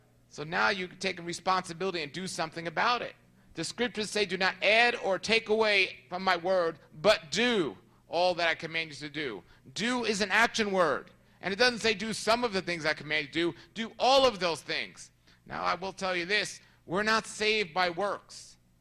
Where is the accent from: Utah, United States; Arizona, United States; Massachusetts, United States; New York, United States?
New York, United States; Now, let me clarify, since I am from New York, I didn't eliminate my doctor.